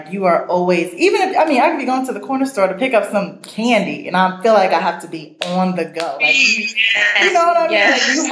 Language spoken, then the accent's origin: English; New York, United States; I'm from New York, so I've been here.